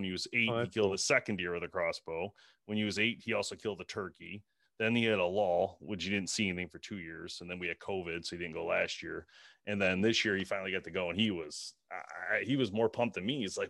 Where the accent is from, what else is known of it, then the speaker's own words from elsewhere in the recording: Michigan, United States; Yeah, because we're from Michigan, so everything here has been, it's always pretty cool here.